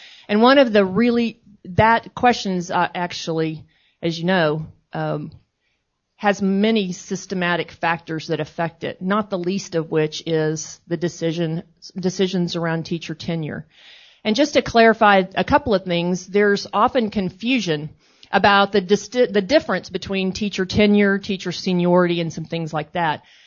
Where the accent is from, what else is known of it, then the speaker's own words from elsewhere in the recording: Texas, United States; So I'm from Texas, if you didn't guess by the accent.